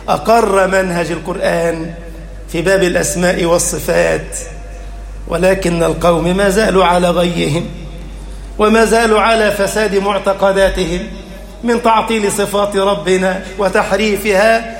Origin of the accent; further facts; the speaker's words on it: Egypt; اللهم اجعل بلدنا مصر أمنا أمانا، سخاء رخاء.